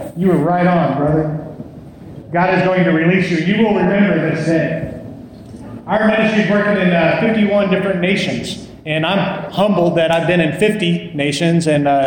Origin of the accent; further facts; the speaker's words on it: Texas, United States; You have to forgive me, I might speak a little bit slower. I'm from Texas.